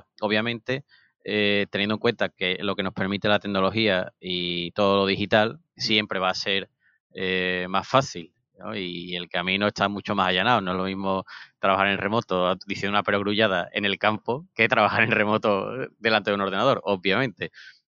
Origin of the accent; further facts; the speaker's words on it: Andalusia, Spain; y más nosotros como andaluces